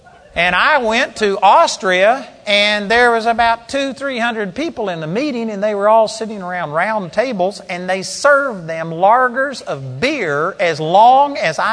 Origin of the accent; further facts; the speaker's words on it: Texas, United States; I was raised here in Texas. I was raised in the Baptist church.